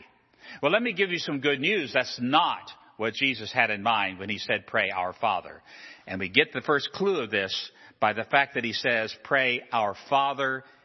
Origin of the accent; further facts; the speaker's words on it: Virginia, United States; I come from Virginia, and the Virginia seal and the Virginia state flag is a magnificent flag.